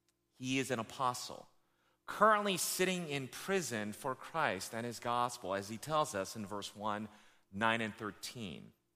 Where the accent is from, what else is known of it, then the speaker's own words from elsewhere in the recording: United States; And I realize for you and I, especially growing up in America, hearing that someone is a slave is appalling to us.